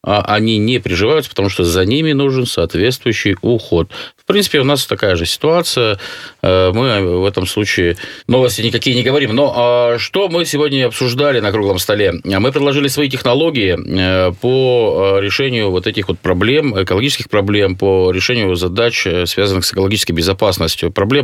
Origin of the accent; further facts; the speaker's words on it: Chelyabinsk, Chelyabinsk Oblast, Russia; вот поверьте мне, я из Челябинска, я знаю